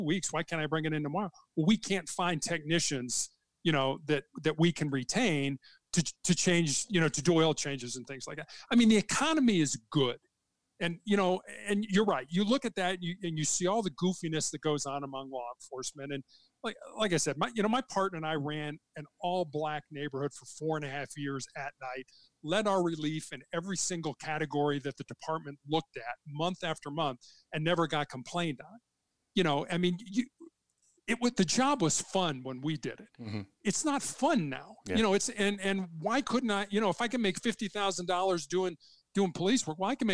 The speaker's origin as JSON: {"language": "English", "town": "Chicago", "region": "Illinois", "country": "United States", "tie": "born or raised there", "said": "when I was growing up in Chicago"}